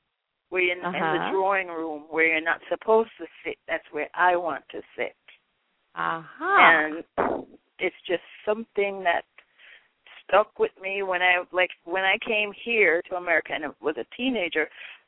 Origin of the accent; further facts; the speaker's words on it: Springfield, Saint Thomas, Jamaica; now in United States; Well, as you know, I'm originally from St. Thomas, Jamaica.